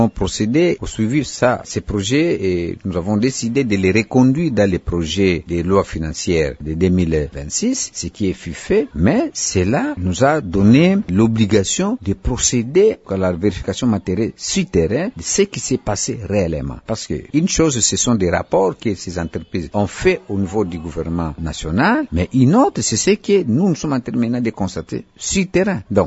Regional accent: Kailo, Maniema, DR Congo; Par exemple, chez moi, au Kailo

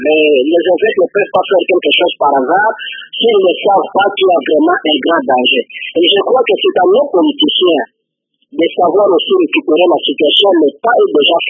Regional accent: DR Congo; chez nous au Congo.

